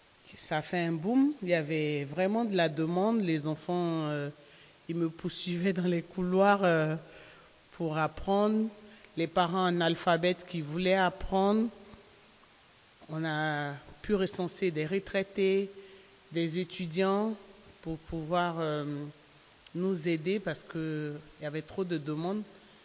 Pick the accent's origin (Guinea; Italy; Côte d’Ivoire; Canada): Côte d’Ivoire; moved away as an adult; now in France; Je suis ivoirienne, donc originaire de la Côte d'Ivoire. Il y a 8 ans, je me suis retrouvée en France, touriste, avec mes enfants